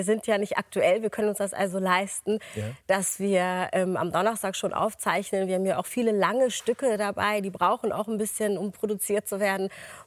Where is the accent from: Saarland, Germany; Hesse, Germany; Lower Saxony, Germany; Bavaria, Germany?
Lower Saxony, Germany; Hanover; born there; wo ich als Nordlicht, wenn man so will, ich bin ja auch in Hannover geboren